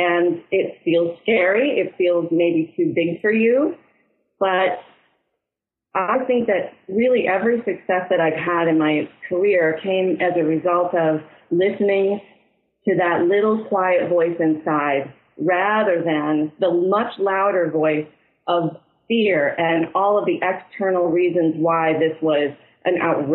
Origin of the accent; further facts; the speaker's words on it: Detroit, Michigan, United States; I mean, I grew up in Detroit, born to a family with really good hearts and not so good with money. And I was in Detroit sharing not only a bedroom with my sister, but a bed until I was in the fifth grade.